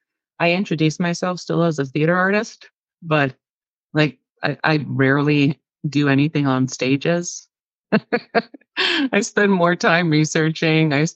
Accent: Kahnawake, Quebec, Canada; now in Toronto, Canada; I am from Ganawage, so Ganawage, Nidwagano. I am living in Toronto, so Jita Toronto, Ganagare. I'm Bear Clan, Kori Niwagi Toronto. I've been in Toronto since about 2008.

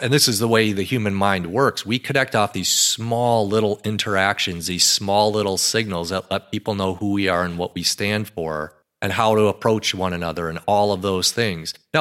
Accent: Madison, Wisconsin, United States; So as an example, I'm from Madison, Wisconsin, love the Wisconsin Badgers.

